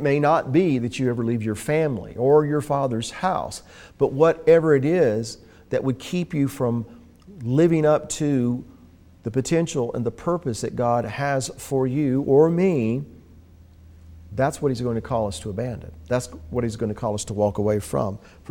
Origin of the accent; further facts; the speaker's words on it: the South, United States; I know I was raised in a certain culture. I was raised in the South, certain foods, certain ideas, certain mindsets.